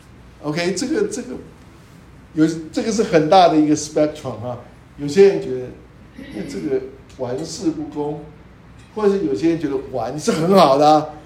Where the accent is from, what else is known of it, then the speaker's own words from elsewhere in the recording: China; 我们中国人说寓教于乐，寓教于乐哈。